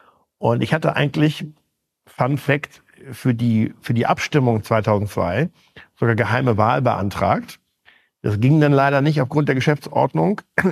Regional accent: Schleswig-Holstein, Germany; in Schleswig-Holstein in meinem Heimatland

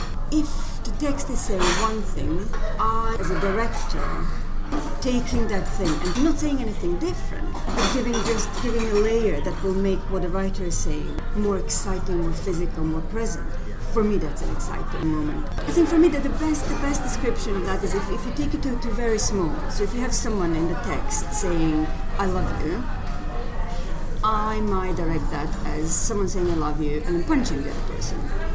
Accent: Croatia; So I am from Croatia originally, and I started as a dancer before I did any theatre, proper theatre training.

